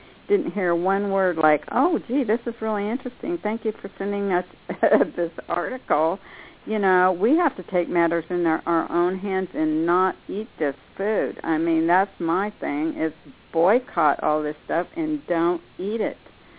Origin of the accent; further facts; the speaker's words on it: Coalinga, California, United States; we had crop dusters flying over our house when I grew up in Coalinga, California, right over the house.